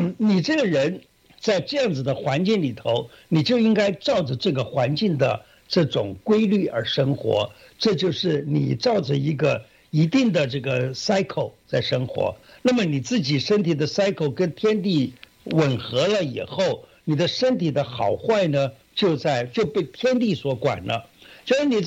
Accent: China; 这个是我们中国人的这种很特殊的一种计算这个年岁的方法。

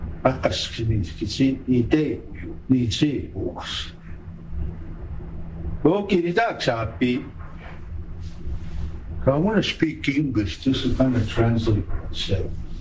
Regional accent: Alberta, Canada; born there; no matter where I go, I can say I'm from the Bloods of a Blood Indian because I was born there.

